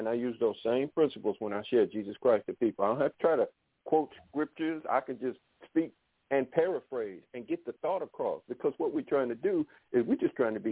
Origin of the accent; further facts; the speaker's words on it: Detroit, Michigan, United States; I'm your homeboy. I'm from Detroit.